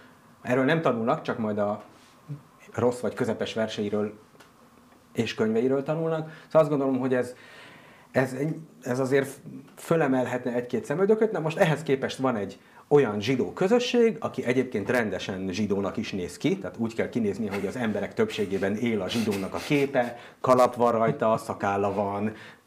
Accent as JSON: {"language": "Hungarian", "country": "Israel", "said": "Ráadásul így izraeliként is ezt így már megszoktam."}